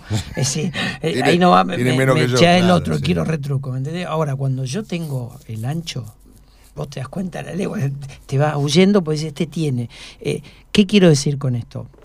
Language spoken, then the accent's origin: Spanish; San Martín de los Andes, Neuquén, Argentina; Yo vengo de San Martín de los Andes